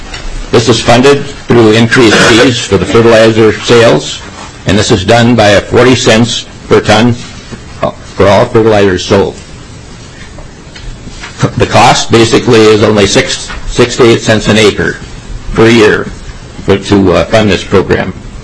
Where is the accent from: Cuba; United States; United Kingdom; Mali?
United States; Minnesota; And I am from Grant County. I live on the family farm there.